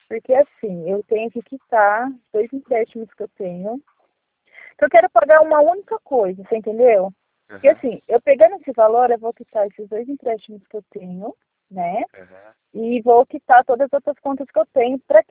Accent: Campo Limpo Paulista, São Paulo, Brazil; Eu sou daqui, de Campo Limpo.

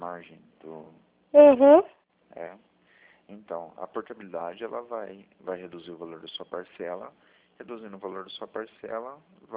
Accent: Maringá, Paraná, Brazil; Eu sou de Maringá, aqui do Paraná, tá?

